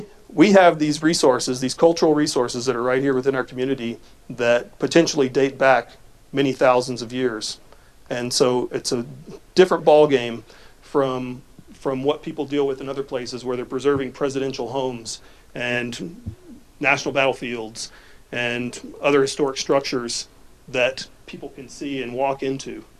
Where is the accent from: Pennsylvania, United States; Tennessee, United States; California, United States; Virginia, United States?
Tennessee, United States; In my home state of Tennessee, I got a piece of property that's at the mouth of a river called the Harpeth River.